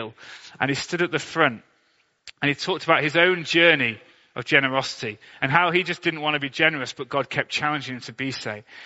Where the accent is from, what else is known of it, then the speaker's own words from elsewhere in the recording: Sheffield, Yorkshire and the Humber, United Kingdom; I grew up in Sheffield in a recession. I was born in the 1980s. I grew up in the 1990s.